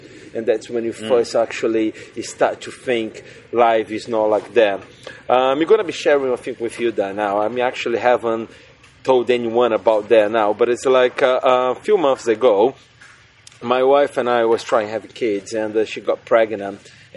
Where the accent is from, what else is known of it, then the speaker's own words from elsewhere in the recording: Brazil; English is a second language; moved away as an adult; now in England; I'm originally from Brazil, for people who actually couldn't understand my accent. And I moved to England, you know, 10 years ago.